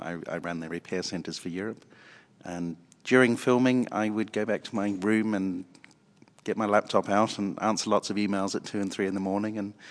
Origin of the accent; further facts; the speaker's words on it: New Zealand; now in London, United Kingdom; I'm a Kiwi. I've lived over here a long time